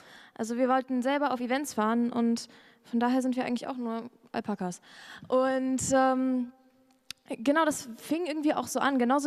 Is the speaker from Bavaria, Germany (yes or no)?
no; Saarbrücken, Saarland, Germany; wir kommen aus Saarbrücken